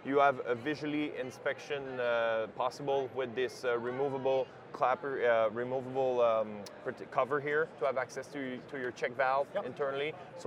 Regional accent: Canada; So in my case, I'm from Canada

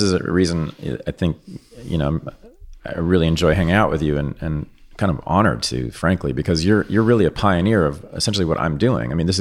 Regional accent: Berkeley, California, United States; And if people want to see this, you can see it in the movie Berkeley in the 1960s. Yes, it's about my hometown

